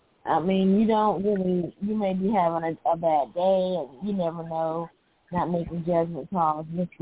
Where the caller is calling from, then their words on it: Alabama, United States; I'm calling from Alabama.